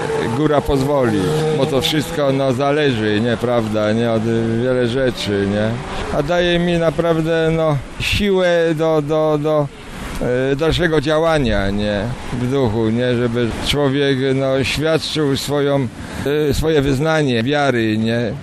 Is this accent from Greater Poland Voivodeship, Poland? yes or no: yes; Poznań, Greater Poland Voivodeship, Poland; Z Poznania.